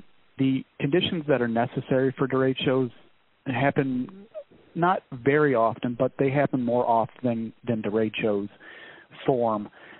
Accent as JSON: {"language": "English", "town": "St. Louis", "region": "Missouri", "country": "United States", "said": "I'm from St. Louis originally, and one went through in 2005."}